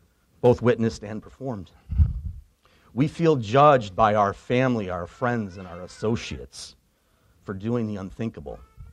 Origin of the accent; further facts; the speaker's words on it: Waterloo, New York, United States; I grew up in Waterloo, New York.